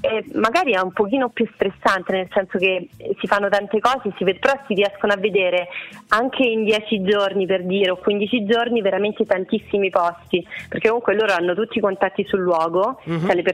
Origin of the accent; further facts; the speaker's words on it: Rome, Lazio, Italy; io sono da Roma